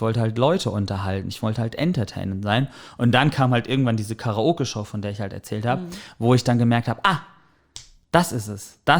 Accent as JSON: {"language": "German", "region": "North Rhine-Westphalia", "country": "Germany", "tie": "born or raised there", "moved": "as an adult", "lives_now": "Hamburg, Germany", "said": "Ich komme gebürtig aus dem Sauerland, habe eine Lehre zum Elektriker gemacht"}